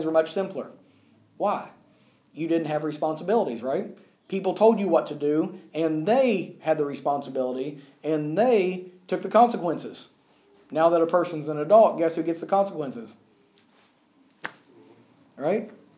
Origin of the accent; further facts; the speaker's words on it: United States; And of course, I come from America. I come from the United States, the land of the free and the home of the brave.